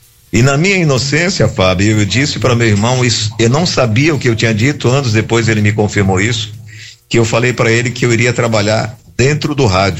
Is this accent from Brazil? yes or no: yes; Uauá, Bahia, Brazil; also born or lived in Juazeiro; Eu sou nascido em Uauá, essa história que eu acabei de contar aconteceu em Uauá. Depois eu fui para Juazeiro, Bahia